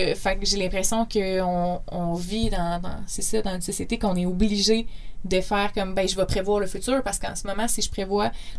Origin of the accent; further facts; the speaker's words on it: Sherbrooke, Quebec, Canada; Je viens de Sherbrooke, donc je viens pas de Québec en partant.